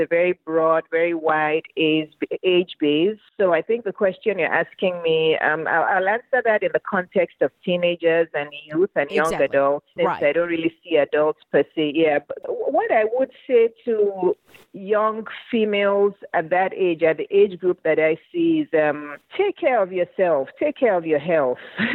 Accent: Lagos, Nigeria; moved away as an adult; now in England; I was born in Lagos, Nigeria. I was born and raised there. I lived in Nigeria till I was 22, almost 23, before I moved to England. And I studied medicine in England.

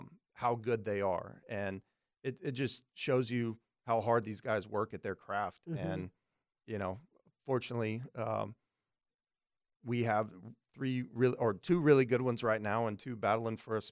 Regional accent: Texas, United States; it's very similar to where I grew up in Texas and went to school in Louisiana.

